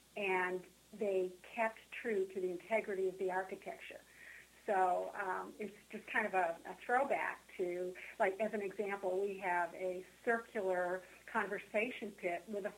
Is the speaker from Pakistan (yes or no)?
no; Boston, Massachusetts, United States; I'm originally from Boston. I'm a fourth-generation Bostonian and descendant of Governor William Bradford.